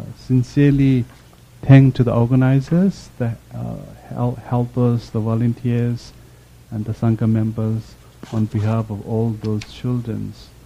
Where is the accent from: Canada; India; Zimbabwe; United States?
India; Ladakh; So we are from Ladakh, which is the northern part of India